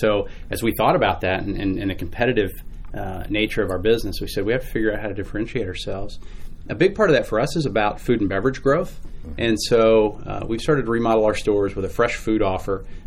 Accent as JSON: {"language": "English", "town": "Louisville", "region": "Kentucky", "country": "United States", "tie": "born or raised there", "said": "So born and raised in Louisville in the South End and went to college at Western Kentucky University."}